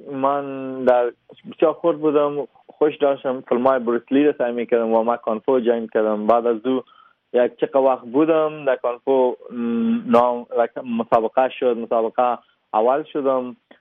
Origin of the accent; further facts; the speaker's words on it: Afghanistan; also born or lived in Kabul; افغانستان خونم است، من تولد افغانستان هستم، چون فایت با افغانستان میکنم افتخارم، من افغان هستم، از جای باشم افغان هستم